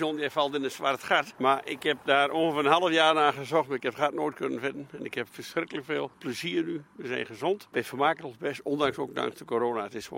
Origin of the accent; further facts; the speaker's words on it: Overijssel, Netherlands; now in Friesland, Netherlands; Maar ik ben een tukker, hè?